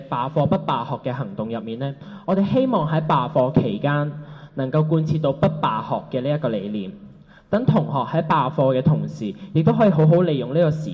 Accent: Hong Kong; 政府一直妄想我们香港人会接受用现有的建制去回应诉求

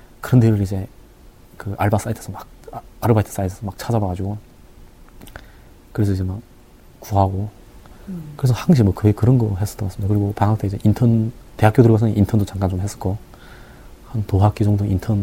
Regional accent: North Korea; 북한에서 왔으니까

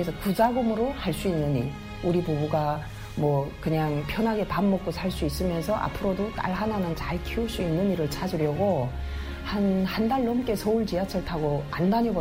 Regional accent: Chongjin, North Hamgyong, North Korea; now in Seoul, South Korea; 저는 2006년도 8월에 남한사에 찾아오게 된 함경북도 청진이 고향인

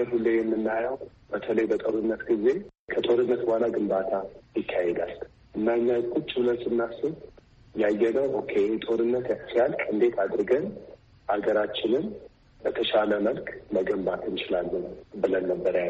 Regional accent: Addis Ababa, Ethiopia; እኔ ያደግኩት አዲስ አበባ ነው።

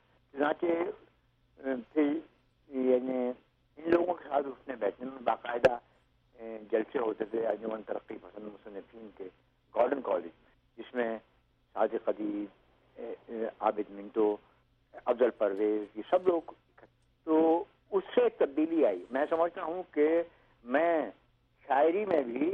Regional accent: Sahaswan, Uttar Pradesh, India; मेरी پیدائش جو ہے وہ 3 اگست 1928 کی. ایک قصبہ ہے قدیم سہسوان اس کا نام ہے اور بدایوں ضلع میں یو پی میں اتر پردیش وہ واقع ہے.

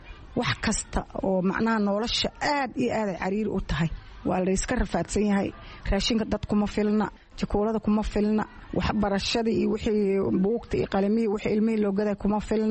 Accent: Baardheere, Gedo, Somalia; waxaan ka soo qaxay geedaan ka soo qaxay meel oo la yiraha baar dheer faan weyn

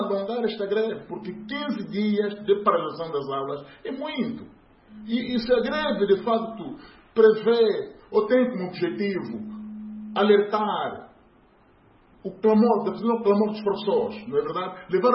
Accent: Angola; nós temos enquanto angolanos

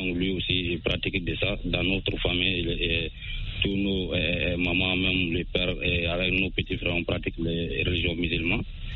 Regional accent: Sounikini, Koulikoro, Mali; Voilà, Sounikini.

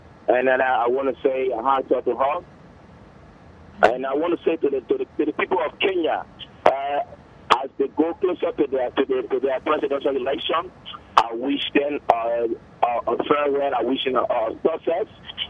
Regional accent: Liberia; I am a joy from Liberia.

